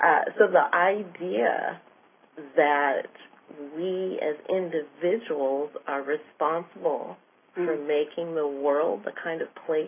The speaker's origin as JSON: {"language": "English", "country": "United States", "tie": "born or raised there", "said": "I was raised in the United States, which is primarily Christian, and my upbringing was Christian"}